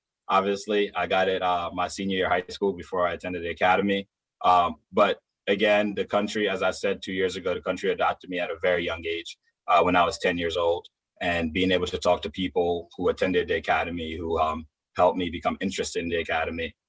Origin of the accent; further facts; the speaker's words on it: Liberia; And then obviously, I'm from Liberia.